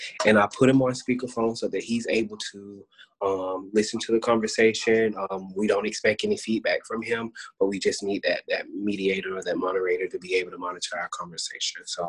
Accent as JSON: {"language": "English", "region": "the South", "country": "United States", "said": "but I'm married with 3 kids, and, you know, and like I say, I'm from the South"}